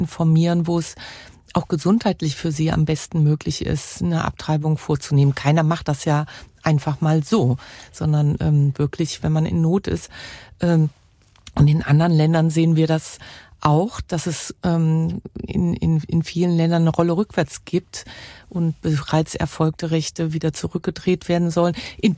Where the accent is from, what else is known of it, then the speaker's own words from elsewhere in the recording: Cologne, North Rhine-Westphalia, Germany; bin sogar auch echte Kölsche und hier geboren.